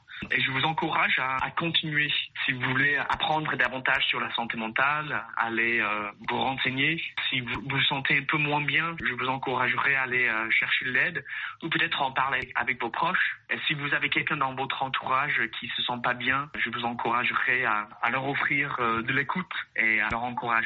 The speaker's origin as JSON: {"language": "French", "country": "United States", "lives_now": "Canada"}